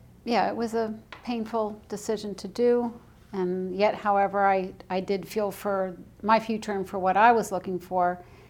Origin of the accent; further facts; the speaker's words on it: Silver Spring, Maryland, United States; I grew up in Silver Spring, but I spent a lot of my summers and weekends in West Virginia